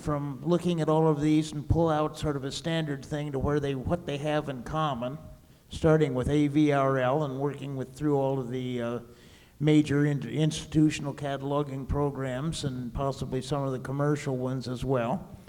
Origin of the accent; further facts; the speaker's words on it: Oshawa, Ontario, Canada; I'm from Oshawa, Ontario